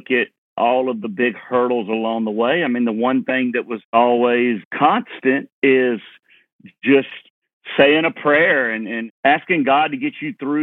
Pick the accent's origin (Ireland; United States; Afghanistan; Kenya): United States; Leesburg, Georgia; born or raised there